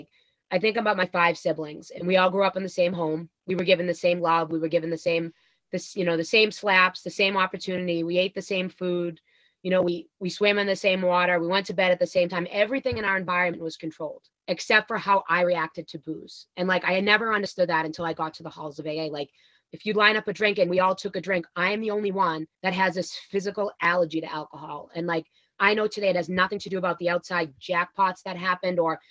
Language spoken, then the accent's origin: English; Stoneham, Massachusetts, United States; I grew up in Stoneham, which is a small little suburb about 10 minutes north of Boston. And, you know, I grew up with, you know, both parents, no alcoholism in my family. They both immigrated from Italy.